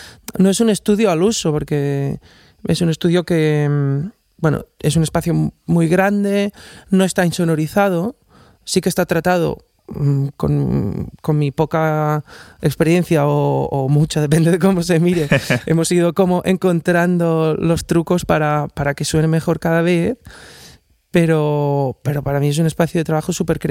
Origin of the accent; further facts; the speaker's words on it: Guissona, Catalonia, Spain; born there; es un espacio de mi casa donde nací, en Guisona.